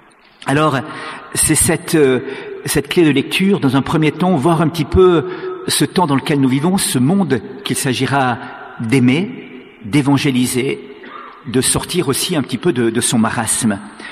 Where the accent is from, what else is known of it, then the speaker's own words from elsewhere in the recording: Switzerland; Je viens de Suisse, on vous l'a dit